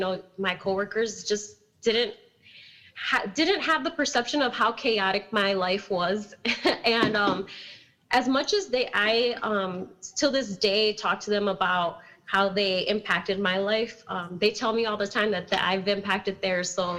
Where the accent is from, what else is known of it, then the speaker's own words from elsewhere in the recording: Milwaukee, Wisconsin, United States; also born or lived in Sheboygan; I was born in Sheboygan, but I was raised here in Milwaukee South Side. So I've spent all of my life on the South Side.